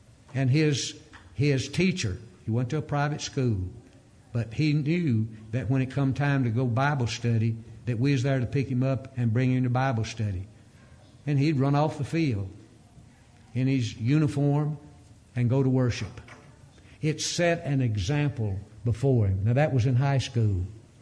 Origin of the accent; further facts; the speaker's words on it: Mississippi, United States; Today, three times he preached in the home congregation where I grew up in North Mississippi and took Doris and Clint along with him.